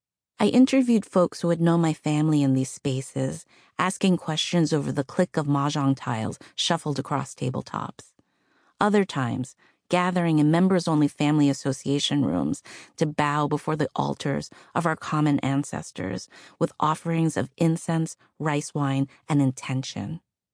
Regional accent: Flushing, New York, United States; When I was a kid growing up in Flushing, Queens, before it became the new Chinatown, we used to come here nearly every week.

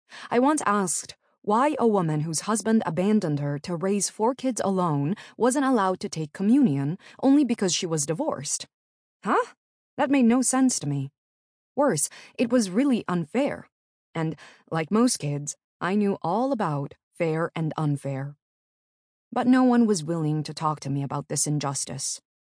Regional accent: Novato, California, United States; I grew up in Novato, California, a town about 30 minutes north of San Francisco, the middle child of three.

